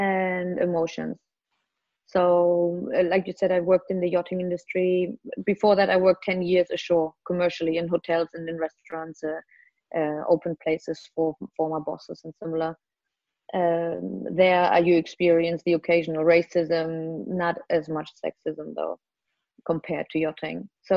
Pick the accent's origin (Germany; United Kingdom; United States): Germany; I was born and raised in Germany